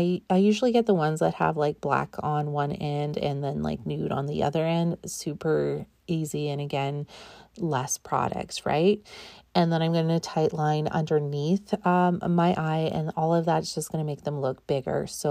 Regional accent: Canada; And obviously I'm Canadian, the amount of times that I've been saying sorry.

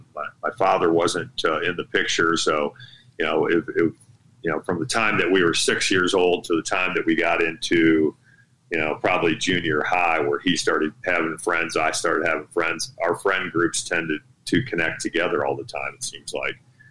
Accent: United States; we grew up on the Mississippi River, so we kind of grew up thinking that we were Huck Finn and always wanted to build the raft and float down the river.

